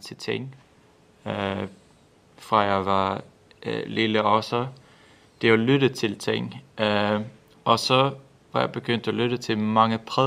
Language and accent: Danish; Växjö, Kronoberg County, Sweden; Danish is a second language; Jeg kommer fra Sydsverige, en by, der hedder Växjö. Og nu bor jeg i en lille by, 20 minutter uden for min hjemmeby. Så jeg er flyttet hjem endnu en gang.